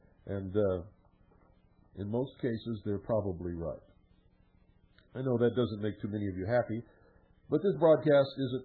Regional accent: United States; it's not easy to say that because I'm an American, but it's absolutely true.

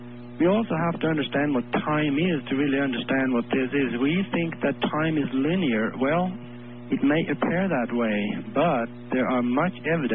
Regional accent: Norway; English is a second language; now in Omaha, United States; Well, yeah, I grew up in Europe and Norway.

